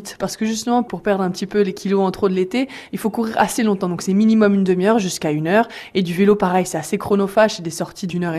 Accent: Brittany, France; même je viens de Bretagne, en fait

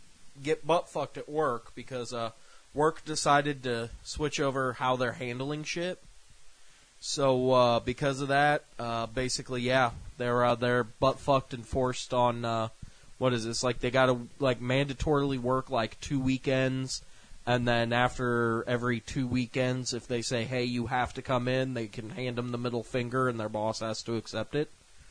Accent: United States; Doesn't matter. I'm an American. I do what I want.

